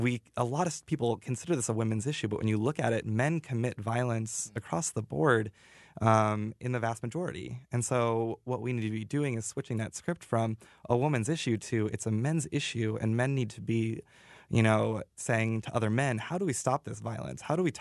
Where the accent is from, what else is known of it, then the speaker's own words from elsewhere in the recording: Montana, United States; Yeah, so I mean, I grew up in Montana, so big cowboy culture there.